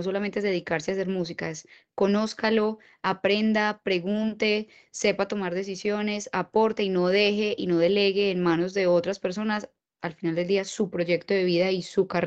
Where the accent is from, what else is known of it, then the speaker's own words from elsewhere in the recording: Medellín, Antioquia, Colombia; now in Miami, United States; estamos tan lejos de casa con un artista de mi tierra, de Medellín